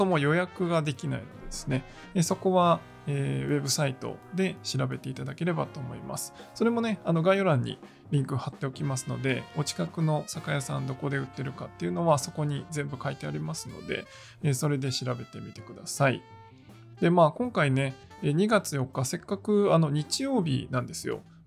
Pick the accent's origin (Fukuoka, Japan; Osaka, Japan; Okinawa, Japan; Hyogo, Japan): Osaka, Japan; ちなみに僕のふるさとの、大阪はですね